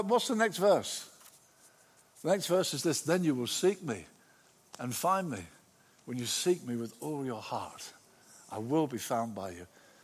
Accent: Brighton, South East England, United Kingdom; He walked up and down on Brighton Beach, my hometown, Brighton.

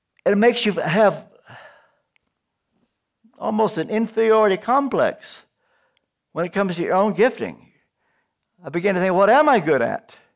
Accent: Kentucky, United States; moved away as an adult; I come from the hills of Kentucky. You couldn't appreciate all that means. I can tell you this much. I grew up in Kentucky in the days when there were 48 states.

